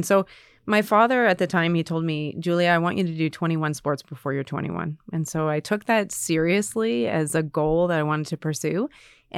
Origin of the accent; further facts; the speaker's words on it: Ontario, Canada; I came from Northern Ontario.